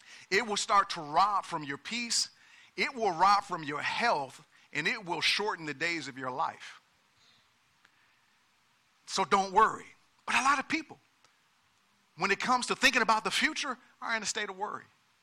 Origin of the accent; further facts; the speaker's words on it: Detroit, Michigan, United States; I'm from Detroit, so I was reading the Detroit Free Press or the Detroit News.